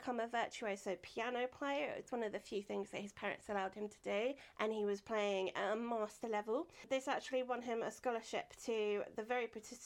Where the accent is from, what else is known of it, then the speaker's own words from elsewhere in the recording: South East England, United Kingdom; We used to have a community of them actually where I grew up in Surrey